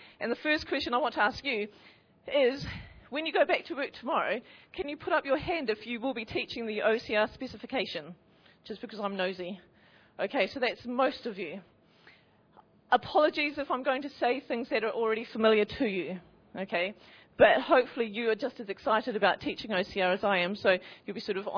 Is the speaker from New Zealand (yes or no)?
yes; New Zealand; moved away as an adult; now in England; But I'm from New Zealand originally. And I've been in England now for this is my fourth year teaching psychology